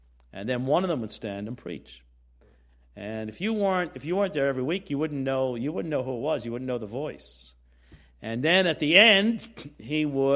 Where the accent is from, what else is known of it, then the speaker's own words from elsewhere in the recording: Birmingham, West Midlands, United Kingdom; My earliest memories, I grew up in Birmingham in England, is living on a row house, a series of row houses.